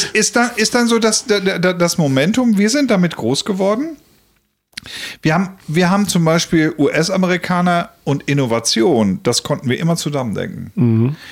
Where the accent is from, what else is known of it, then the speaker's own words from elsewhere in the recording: West Germany, Germany; und plötzlich wir sind daran aufgewachsen im Westen hier von Deutschland